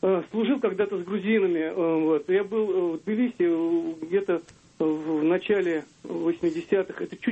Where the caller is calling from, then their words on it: Moscow, Russia; из Москвы.